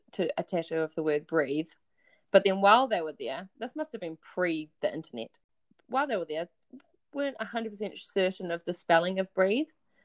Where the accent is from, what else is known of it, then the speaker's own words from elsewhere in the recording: Nelson, New Zealand; So I grew up in Nelson's. We didn't have anything as flash as Supre.